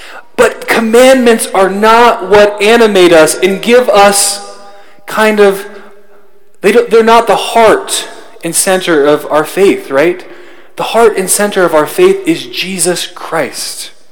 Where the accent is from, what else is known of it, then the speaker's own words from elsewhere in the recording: Delta, Colorado, United States; I grew up in Delta, Colorado, which is on the western slope. It's about 40 miles south of Grand Junction.